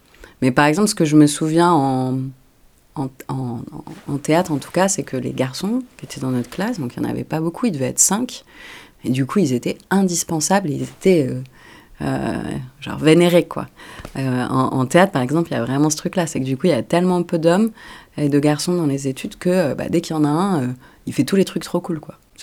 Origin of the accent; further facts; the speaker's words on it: Nouvelle-Aquitaine, France; j'habite dans la région, je suis originaire de Charente, j'ai fait mes études et à Bordeaux et à Marseille, et maintenant j'habite à côté de Bordeaux.